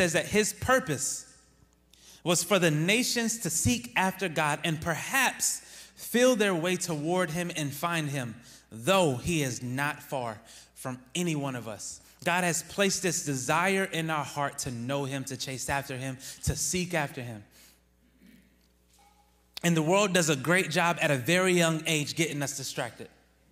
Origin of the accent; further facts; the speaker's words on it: North Carolina, United States; I'm from North Carolina, so I love trees, fields of them.